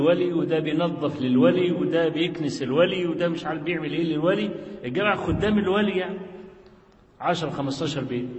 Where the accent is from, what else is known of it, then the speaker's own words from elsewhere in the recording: Kafr El Sheikh Governorate, Egypt; كان عندنا في مصر في كفر الشيخ المحافظة